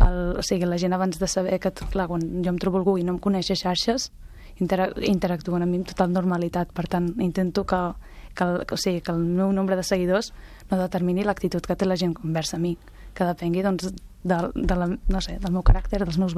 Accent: Llançà, Catalonia, Spain; De Llançà, al meu poble natal.

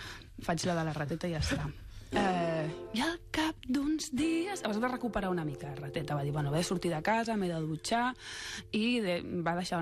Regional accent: Catalonia, Spain; perquè som del Moianès

